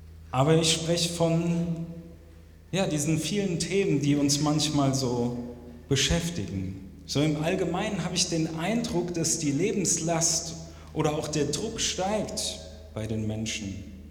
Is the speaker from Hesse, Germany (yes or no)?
yes; Hesse, Germany; born there; ich bin kein Ostfriese, ich komme gebürtig aus Hessen, aber mein Vater kommt aus Hamburg, von daher schlägt mein Herz schon immer für den Norden.